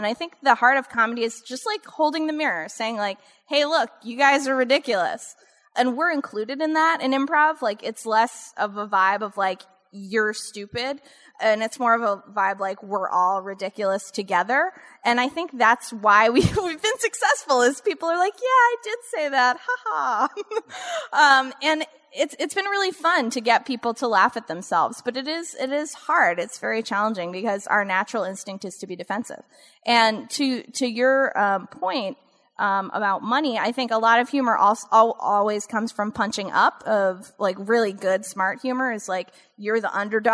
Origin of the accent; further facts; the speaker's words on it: New Jersey, United States; I'm from New Jersey, and New Jersey gets made fun of a lot, you guys.